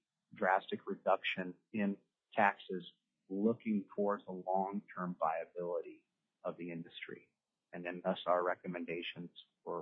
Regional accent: Fairbanks, Alaska, United States; I'm from Fairbanks, Alaska

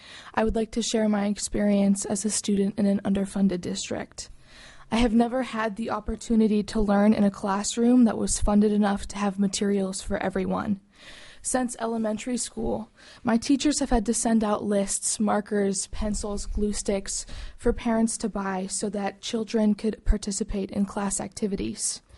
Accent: Juneau, Alaska, United States; I'm from Juneau

